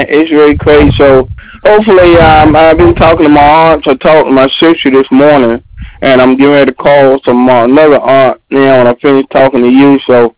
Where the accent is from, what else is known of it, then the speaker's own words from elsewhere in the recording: Kinston, North Carolina, United States; I'm from Kinston, North Carolina, where the rivers are still rising. So I'm just trying to stay in touch with relatives.